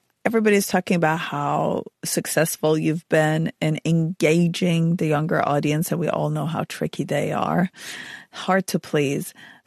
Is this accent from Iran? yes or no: yes; Iran; I come from Iran